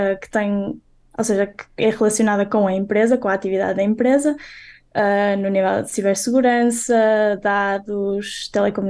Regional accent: Porto, Norte, Portugal; Eu sou do Porto, portanto, estudar para Braga ou seja, mudar-me para outra cidade

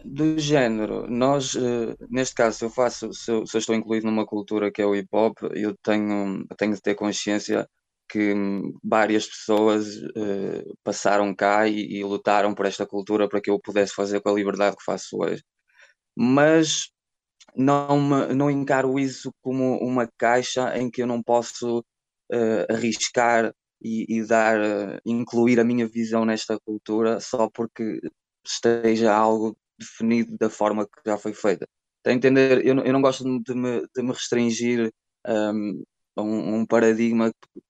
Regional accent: Aveiro, Portugal; é mais Aveiro do que Porto.

